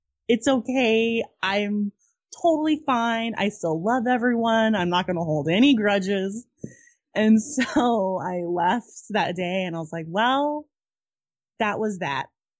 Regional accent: Turlock, California, United States; also born or lived in Glendale; To my hometown of Turlock in that October.

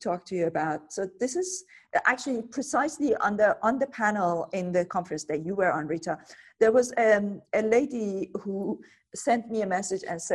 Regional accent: Iran; now in United Kingdom; I'm from Middle East. I was born and brought up in Iran. I came to the UK in 2005.

